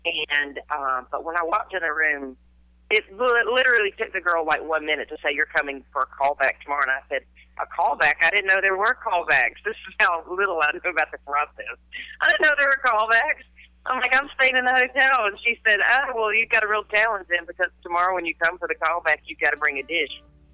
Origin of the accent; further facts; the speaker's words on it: Birmingham, Alabama, United States; I'm from Birmingham. I don't have a lot of production companies here